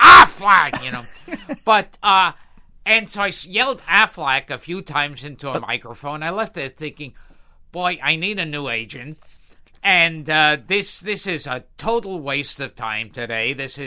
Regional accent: Brooklyn, New York, United States; In Brooklyn.

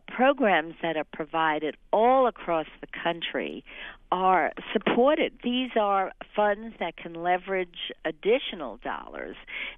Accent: Bronx, New York, United States; I grew up in the Bronx.

